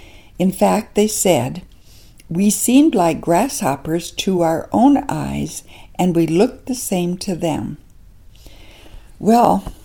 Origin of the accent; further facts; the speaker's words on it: the Dakotas, United States; Well, growing up in the Dakotas as I did, we always had lots of grasshoppers in the summer.